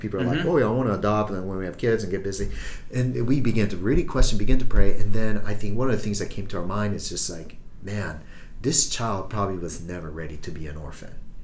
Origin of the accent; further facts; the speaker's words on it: Japan; growing up in Japan